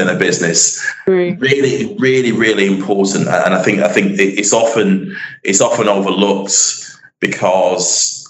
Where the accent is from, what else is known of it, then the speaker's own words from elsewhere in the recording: Manchester, North West England, United Kingdom; accent: northern; I grew up in Manchester, single parent home, not in the most well-off area.